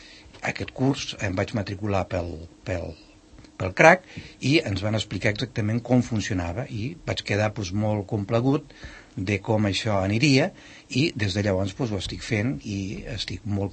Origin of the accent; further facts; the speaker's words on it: Catalonia, Spain; Jo fa 3 anys que em vaig jubilar i encara que sóc català, no sabia escriure català. Tota la meva vida professional s'ha fet en castellà